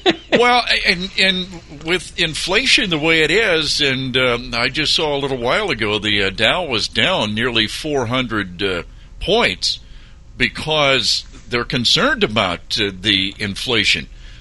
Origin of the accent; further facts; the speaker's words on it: Ohio, United States; now in Nevada, United States; and you came from Missouri, I came from Ohio, and most people came from other parts of this country before they moved to Nevada.